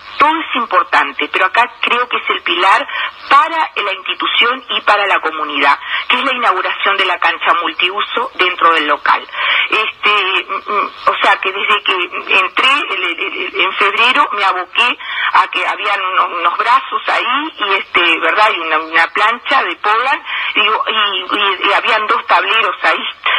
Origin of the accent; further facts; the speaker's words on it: Tacuarembó, Uruguay; yo soy de Tacuarembó, y me envían fotos de que están ensayando.